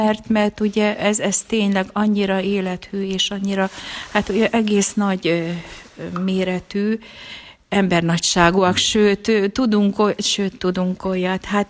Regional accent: Rimóc, Nógrád, Hungary; moved away; Én eredetileg Rimócról jöttem ide, de már 43 éve

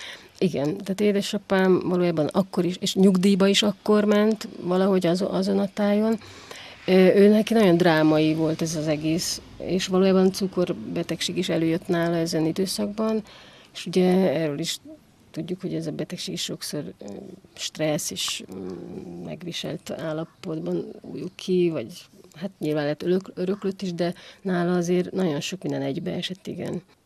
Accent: Nyíregyháza, Szabolcs-Szatmár-Bereg, Hungary; Nyíregyházán születtem, ott éltem 21 évig, és nem vallásos családban.

